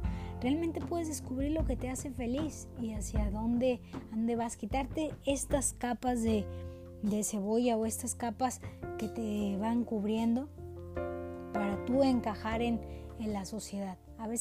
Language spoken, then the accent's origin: Spanish; Mexico; es parte tal vez de nuestra cultura como mexicanos